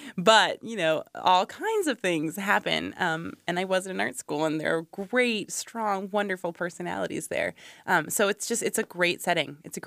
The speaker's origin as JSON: {"language": "English", "town": "Iowa City", "region": "Iowa", "country": "United States", "tie": "born or raised there", "said": "I was born and raised in Iowa City, yes, and I live here now."}